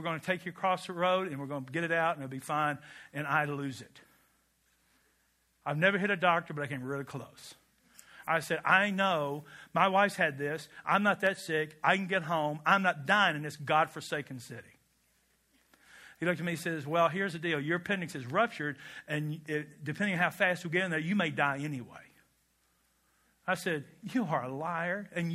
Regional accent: Kentucky, United States; I want to go back to Kentucky. I'm a boy from Barron County.

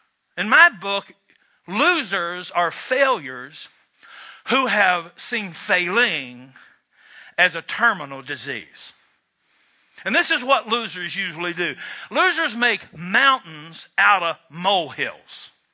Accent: United States; I'm a bubba from Barron County.

